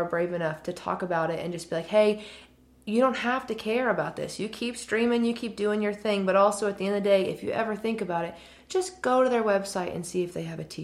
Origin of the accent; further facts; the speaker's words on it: Oklahoma, United States; I would say it this way because I'm from Oklahoma.